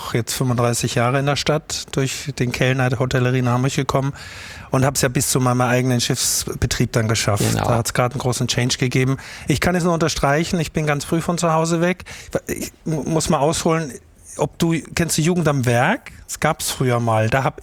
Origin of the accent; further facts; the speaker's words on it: Styria, Austria; jetzt sind wir beide aus dem gleichen Bundesland quasi. Ich komme aus dem Ennstal, geboren aber in Freudsberg. Also ich bin habe schon die Wurzeln in der Südsteiermark so ein bisschen